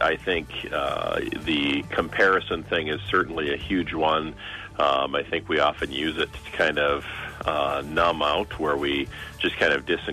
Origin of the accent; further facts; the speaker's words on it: Oostburg, Wisconsin, United States; So for folks who don't know, I'm from Oostburg, which is over on the east side of Wisconsin, right along Lake Michigan.